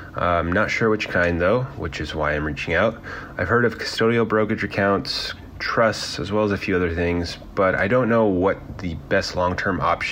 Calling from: Seattle, Washington, United States; I'm from Seattle.

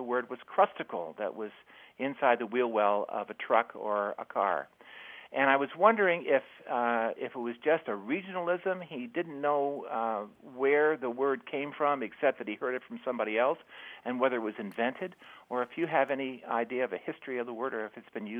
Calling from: South Burlington, Vermont, United States; I'm calling from South Burlington, Vermont.

